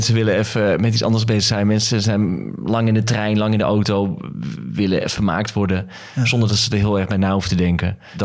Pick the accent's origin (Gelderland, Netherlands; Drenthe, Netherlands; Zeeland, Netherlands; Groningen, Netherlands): Drenthe, Netherlands; Emmen; moved away as an adult